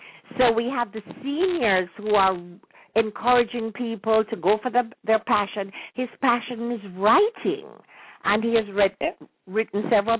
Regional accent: Jamaica; So I remember those precious nursery rhymes or memory gems as we were growing up in Jamaica.

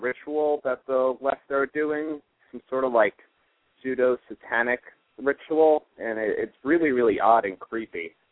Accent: Colorado, United States; I mean, I'm from Colorado, but I have heard of it on the news.

